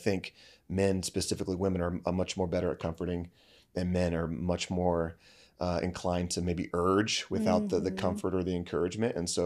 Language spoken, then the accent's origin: English; Pendleton, Indiana, United States; So I'm from Pendleton, Indiana, which is not that far away from here.